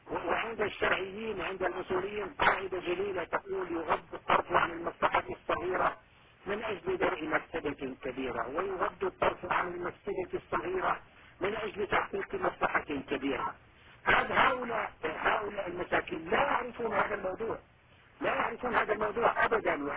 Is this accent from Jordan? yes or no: no; Syria; يعني الحقيقة أنا بوصف سوري ومناصر للثورة السورية منذ انطلاقتها